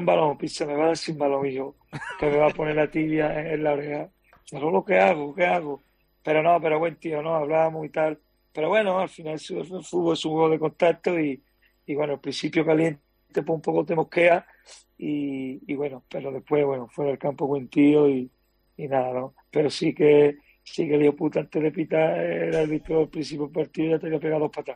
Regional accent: Sanlúcar de Barrameda, Andalusia, Spain; voy a vivir entre Sanlúcar de Barrameda, mi pueblo, y Sevilla.

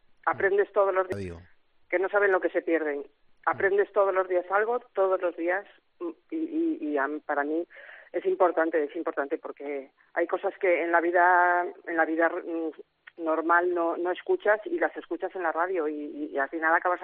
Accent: Cartes, Cantabria, Spain; yo soy de Cartes, de un pueblo de Cartes, de Cantabria.

